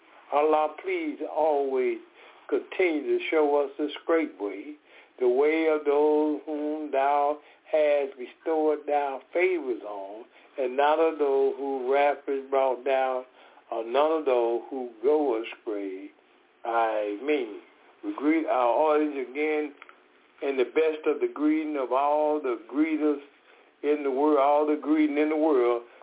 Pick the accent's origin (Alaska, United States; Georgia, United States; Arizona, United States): Georgia, United States; Decatur; And I'm from Decatur, Georgia.